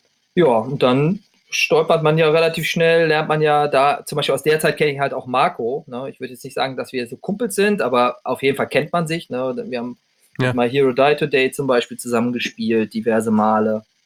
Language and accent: German; North Rhine-Westphalia, Germany; ich komme ja aus Ostwestfalen